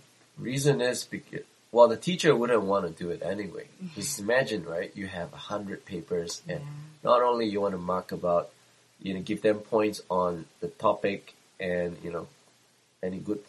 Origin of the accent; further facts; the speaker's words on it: Singapore; from Singapore